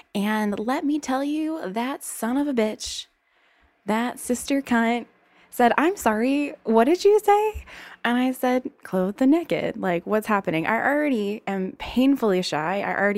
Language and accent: English; Virginia, United States